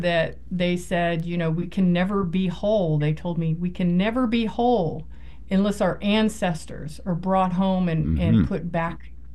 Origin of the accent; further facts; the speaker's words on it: Oklahoma, United States; I was raised in Oklahoma. I never knew a lawyer, thank God.